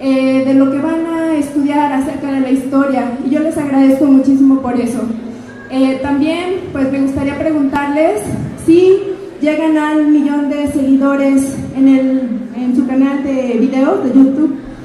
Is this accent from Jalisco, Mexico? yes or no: yes; Guadalajara, Jalisco, Mexico; Hola, yo soy de Guadalajara. Nosotros venimos de Guadalajara.